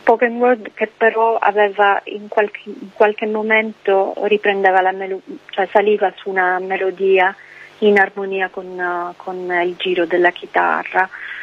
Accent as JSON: {"language": "Italian", "region": "Sicily", "country": "Italy", "said": "anche probabilmente perché sono siciliana e per tanti anni sono così abituata invece a sopportarmi l'estate, no?"}